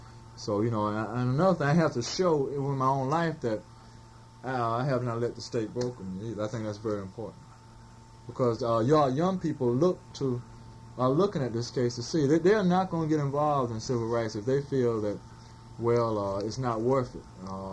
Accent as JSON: {"language": "English", "region": "the South", "country": "United States", "said": "Being a Southerner, I think this is traditional."}